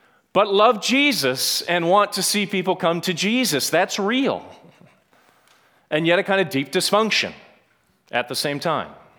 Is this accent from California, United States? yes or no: no; Chicago, Illinois, United States; So we live in Chicago. We're from Chicago.